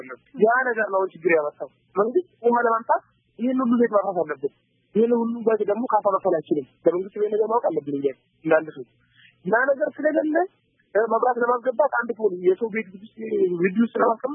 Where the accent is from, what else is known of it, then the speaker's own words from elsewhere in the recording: Dire Dawa, Ethiopia; ድሬዳዋ ሲባል የፍቅር ሀገር ነች። የፍቅር ተምሳሌት ድሬዳዋ። እኛም በዛው ነው ያደግነው። ይሄ ሙስሊም ይሄ ክርስቲያን ሳይባል ነው አንድ ልብስ እየለበስን አብረን እየተጫወትን አብረን ያደግነው።